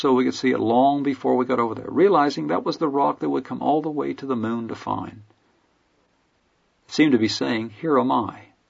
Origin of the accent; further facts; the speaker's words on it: United States; Proud again that I'm an American.